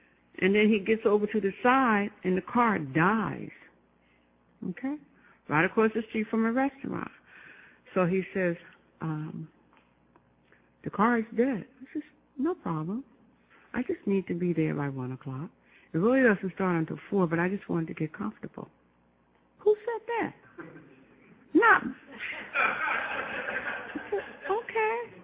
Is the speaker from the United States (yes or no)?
yes; Orange, New Jersey, United States; also born or lived in Montclair; I'm from Jersey. I was born in East Orange. Raised in Orange, lived in East Orange, lived in Montclair, Essex County.